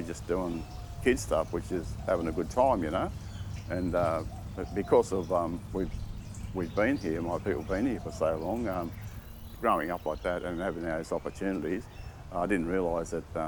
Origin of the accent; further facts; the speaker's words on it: La Perouse, New South Wales, Australia; I'm a Gadigal man. I'm originally from La Perouse and grew up within the Sydney area, my area, the Eora, where I still live today.